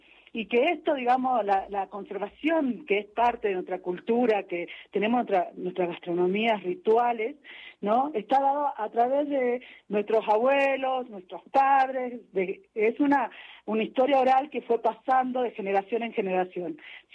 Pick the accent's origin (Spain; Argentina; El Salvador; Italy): Argentina; Jujuy; nosotros somos la puerta de Latinoamérica, siempre me ha parecido eso, y lo somos, porque de acá, desde el portal de Jujuy, hacia toda Latinoamérica